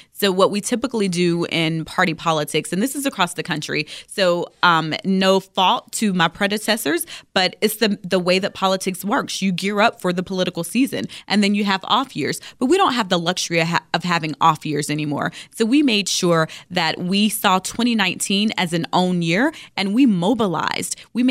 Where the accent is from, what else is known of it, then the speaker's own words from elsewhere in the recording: Columbus, Georgia, United States; born there; It's a transformational time for our state. I was born in Georgia. I was born down in Columbus.